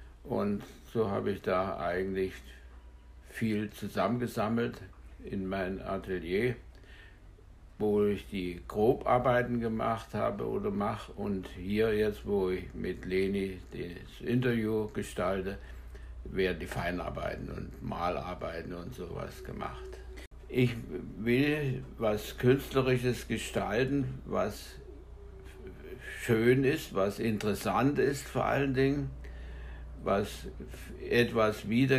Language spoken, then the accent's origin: German; Augsburg, Bavaria, Germany; also born or lived in Munich; now in Glückstadt, Germany; Aus Süddeutschland, aus Augsburg, München.